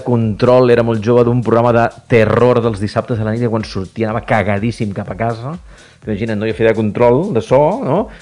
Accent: Martorell, Catalonia, Spain; jo soc de Martorell

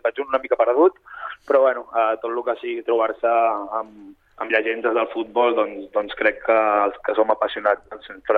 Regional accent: Sabadell, Catalonia, Spain; soc de Sabadell de tota la vida

